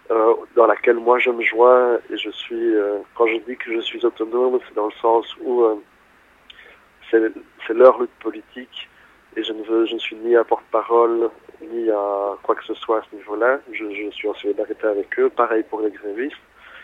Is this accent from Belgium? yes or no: yes; Liège, Wallonia, Belgium; c'est juste à côté de chez moi, puisque je suis liégeois.